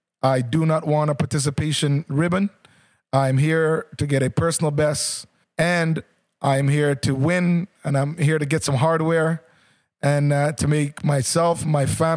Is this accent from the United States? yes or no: no; Canada; as a Canadian, I need to be proud of where I'm from.